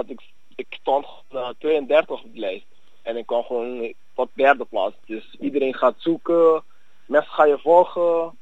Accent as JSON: {"language": "Dutch", "country": "Curaçao", "tie": "born there", "said": "Ja, ik ben op Curaçao geboren."}